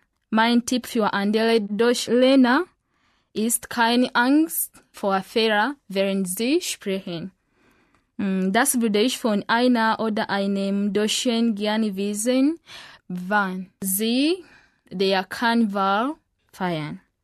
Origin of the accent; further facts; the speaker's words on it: Masaka, Central Region, Uganda; German is a second language; now in Germany; ich komme aus Uganda. Meine Stadt heißt Masaka. Ich bin im 1997 Jahr geboren und ich bin ein Student. Ich lerne Deutsch